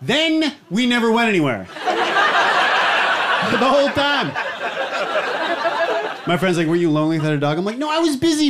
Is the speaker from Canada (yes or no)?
yes; Canada; I am from Canada